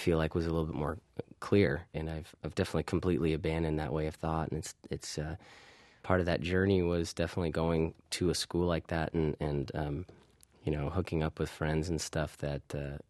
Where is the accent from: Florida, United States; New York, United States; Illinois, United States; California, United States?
California, United States; San Diego; I grew up in San Diego, and John did as well